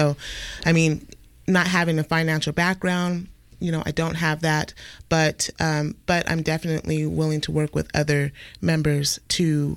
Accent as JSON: {"language": "English", "town": "Salt Lake City", "region": "Utah", "country": "United States", "tie": "born or raised there", "lives_now": "Portland, United States", "said": "I got my start in community radio back in 2007 in my hometown of Salt Lake City, Utah. I've been living here in Portland now for 5 years."}